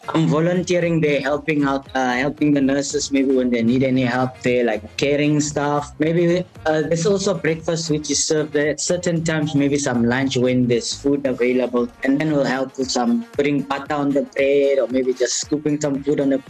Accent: Nelspruit, Mpumalanga, South Africa; my hometown, really, I was born in Mpumalanga, Kapobweni, in Nelspruit. And then I grew up there, and then, I was born in 1989, February the 1st.

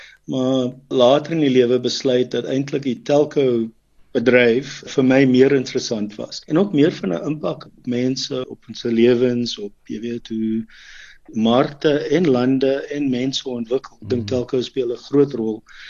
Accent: Roodepoort, Gauteng, South Africa; Ja, ek is van Johannesburg af, van Roodepoort eintlik. Daar gebore en groot geword en skool gegaan in Roodepoort.

